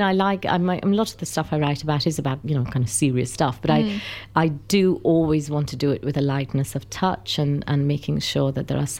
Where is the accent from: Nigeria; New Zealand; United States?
New Zealand; I mean, I'm a Kiwi, you know